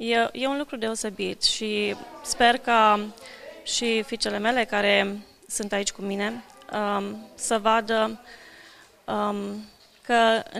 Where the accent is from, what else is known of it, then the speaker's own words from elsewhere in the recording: Giarmata, Timiș County, Romania; born there; dar m-am născut în România, lângă Timișoara, în localitatea Giarmata.